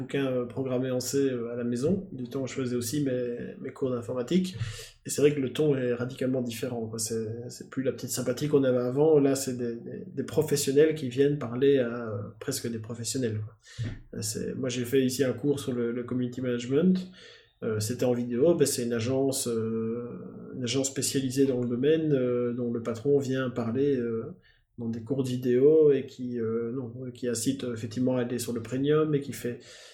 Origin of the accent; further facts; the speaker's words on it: Belgium; parce que moi je suis belge, hein, tout le monde doit commencer à savoir